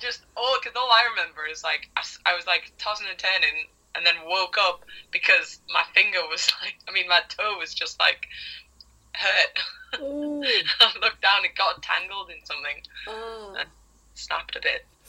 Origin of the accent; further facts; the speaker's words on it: Newcastle, North East England, United Kingdom; I played a big packed out headline show in Newcastle, like my hometown audience, and it was absolutely lush.